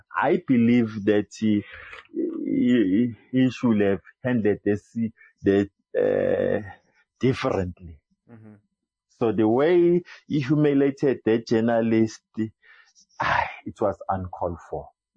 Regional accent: South Africa; but I'm from South Africa

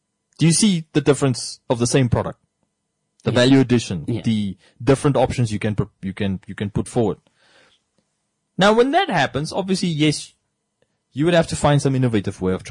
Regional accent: Rehoboth, Hardap, Namibia; also born or lived in Windhoek; That's something we grew up with in Rehoboth also. I didn't see it in Windhoek in 1999 when we moved from Rehoboth to Windhoek.

